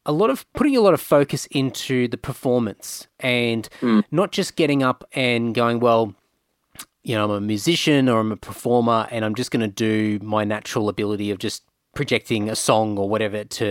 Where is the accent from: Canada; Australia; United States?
Australia; growing up in Australia